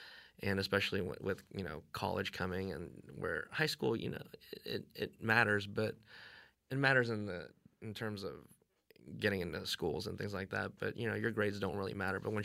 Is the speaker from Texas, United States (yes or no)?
yes; Houston, Texas, United States; I grew up in Houston. I was born and raised in Houston. I was used to, you know, living in a city that had all these things to do.